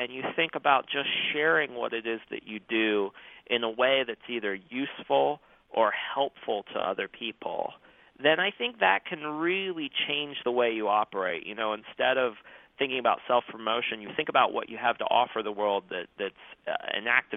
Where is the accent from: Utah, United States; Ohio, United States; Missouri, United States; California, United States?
Ohio, United States; Circleville; now in Austin, United States; I spent the first two decades of my life in Ohio. I grew up in Circleville, and I went to school at Miami University in Oxford.